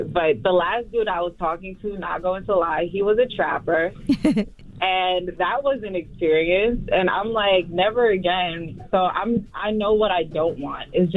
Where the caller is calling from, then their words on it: Elizabeth, New Jersey, United States; Elizabeth, New Jersey.